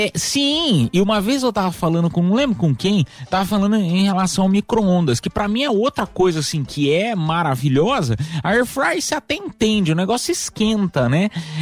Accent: Goiás, Brazil; Sou do Goiás, eu estou no Goiás agora.

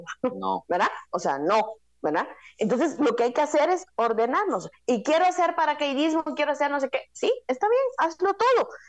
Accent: Guatemala; otra vez como guatemaltecos nos unamos

